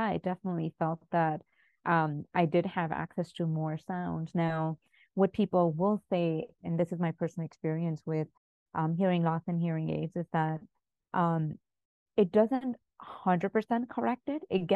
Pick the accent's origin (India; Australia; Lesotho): India; growing up in India